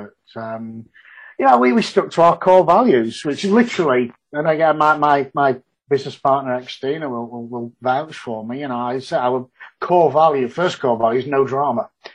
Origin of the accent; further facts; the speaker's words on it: Yorkshire and the Humber, United Kingdom; Well, as I say, I'm a Yorkshireman. I don't believe in subcontracting.